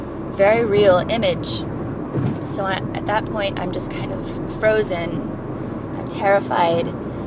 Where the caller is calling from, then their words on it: Los Angeles, California, United States; I'm calling from Los Angeles.